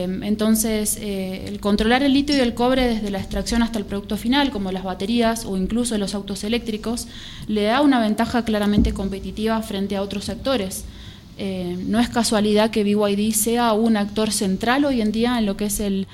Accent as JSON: {"language": "Spanish", "region": "Mendoza", "country": "Argentina", "tie": "born or raised there", "said": "Provincias en Argentina como Mendoza, de la que soy nativa, digamos, en esa provincia no estaba permitida la explotación"}